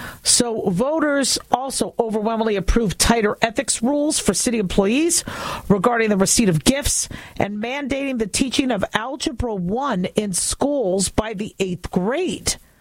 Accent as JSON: {"language": "English", "region": "California", "country": "United States", "said": "But you know, I'm from California. I was born it was Cedars of Lebanon at the time."}